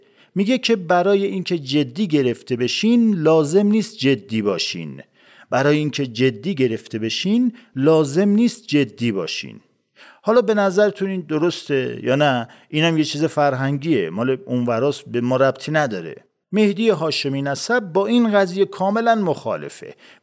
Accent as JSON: {"language": "Persian", "region": "Kerman", "country": "Iran", "tie": "born or raised there", "said": "من بچه کرمانم"}